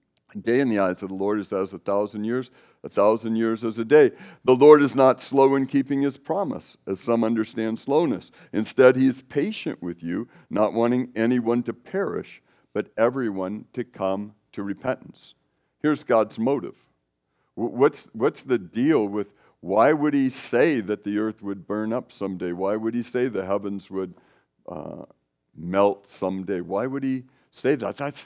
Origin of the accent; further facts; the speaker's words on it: California, United States; because I came from Northern California